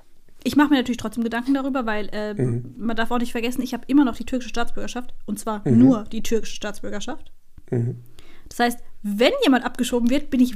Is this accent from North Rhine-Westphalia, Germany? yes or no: no; Baden-Württemberg, Germany; ich komme aus Baden-Württemberg auch, aber nicht aus Schwaben.